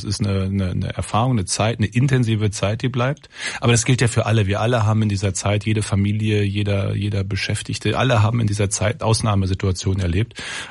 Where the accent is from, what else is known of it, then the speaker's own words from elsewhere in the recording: North Rhine-Westphalia, Germany; ich komme ja aus Aarhus, also es ist eine Stadt im Kreis Borken.